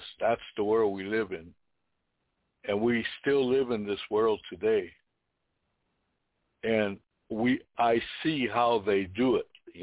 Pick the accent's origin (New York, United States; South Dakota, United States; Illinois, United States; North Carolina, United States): South Dakota, United States; Rosebud; But I'm a Lakota. I'm a native of this country, and I know the history of what they did to us. I was born right in Rosebud, the hospital there. We used to live right in the bottom.